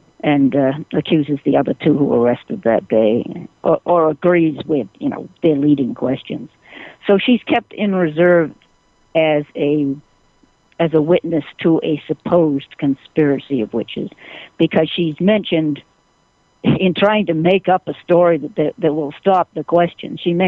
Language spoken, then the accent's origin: English; Massachusetts, United States; Well, I am from Massachusetts.